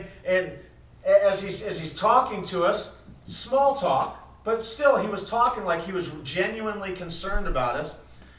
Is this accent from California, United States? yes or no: no; Fort Lauderdale, Florida, United States; Growing up in Fort Lauderdale, it was asphalt and concrete. And here I am, you know, thousands of miles away in southwestern Montana with trees and mountains.